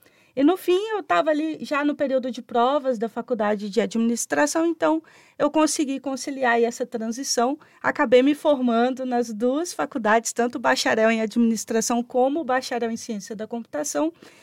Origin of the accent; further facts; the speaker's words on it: Linhares, Espírito Santo, Brazil; Eu sou de Linhares, Espírito Santo. Fica aí a 2 horas de carro, 2 horas e meia da capital Vitória.